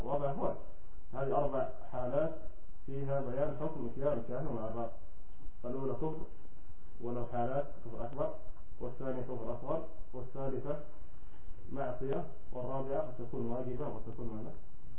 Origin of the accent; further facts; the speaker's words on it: Aden, Yemen; كما يقال عندنا في عدن